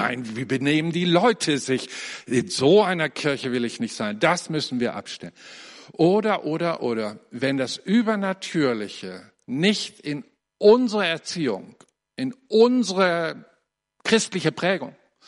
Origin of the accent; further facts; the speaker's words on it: Germany; Ich bin ja Deutscher und man achtet schon ein bisschen auch auf die Uhr.